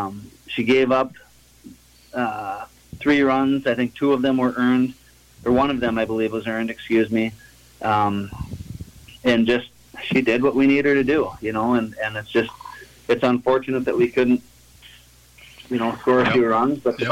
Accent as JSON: {"language": "English", "region": "Minnesota", "country": "United States", "tie": "born or raised there", "said": "I know it's my hometown where I grew up."}